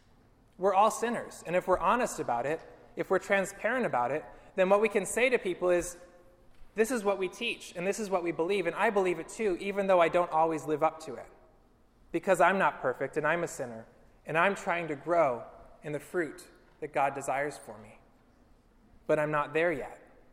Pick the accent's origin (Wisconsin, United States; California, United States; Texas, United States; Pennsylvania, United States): Pennsylvania, United States; there's a Pennsylvania U.S. House of Representatives guy who's actually from very near my hometown in Pennsylvania.